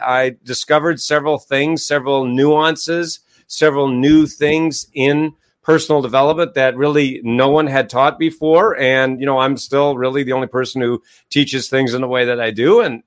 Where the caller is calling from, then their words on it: Ohio, United States; I'm in Northeast Ohio, 10 minutes from the Professional Football Hall of Fame.